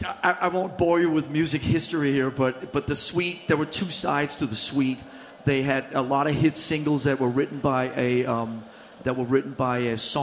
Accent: Copenhagen, Capital Region of Denmark, Denmark; Growing up in Copenhagen at that time, everything came from England.

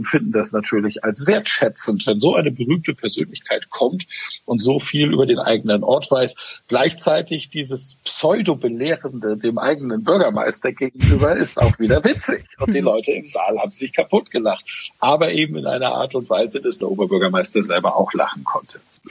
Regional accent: Northern Germany, Germany; accent: northern German; Jetzt bin ich Norddeutscher

